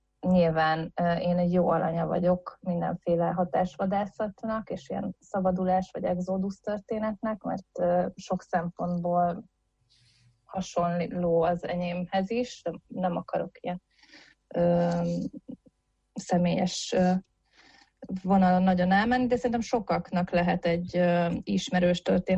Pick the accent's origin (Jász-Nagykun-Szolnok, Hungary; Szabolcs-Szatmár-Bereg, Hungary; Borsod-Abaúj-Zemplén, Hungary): Szabolcs-Szatmár-Bereg, Hungary; Nyíregyháza; én nyíregyházi vagyok, és ugye ezen az észak-kelet-magyarországi területen is nagyon sok hasonló haszit közösség élt